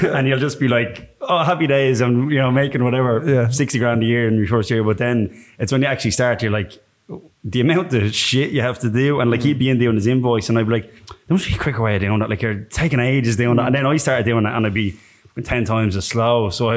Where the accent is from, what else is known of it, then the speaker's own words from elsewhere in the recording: Dublin, Leinster, Ireland; So I grew up on a farm in Dublin. Yeah, in southwest Dublin.